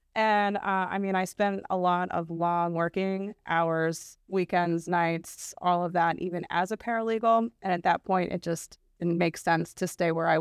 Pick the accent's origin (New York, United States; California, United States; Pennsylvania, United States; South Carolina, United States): Pennsylvania, United States; So I did grow up here. I was born and raised in Bucks County.